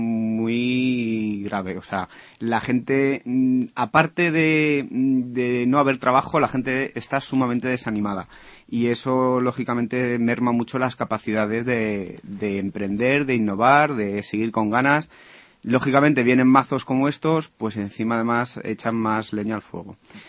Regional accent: Segovia, Castile and León, Spain; yo me acuerdo de la tienda de mi pueblo, de Segovia, en Cala Margarita

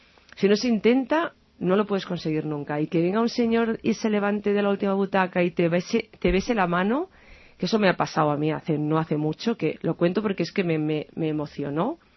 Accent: Barcelona, Catalonia, Spain; born there; Y yo nací en Barcelona, pero claro, eso llevo en la sangre.

